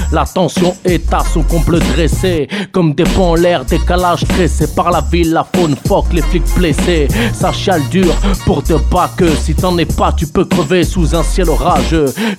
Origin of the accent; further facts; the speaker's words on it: Aulnay-sous-Bois, Île-de-France, France; je viens d'Amérique latine. J'ai grandi à Aulnay, au 3000, pas loin de Blanc-Ménil.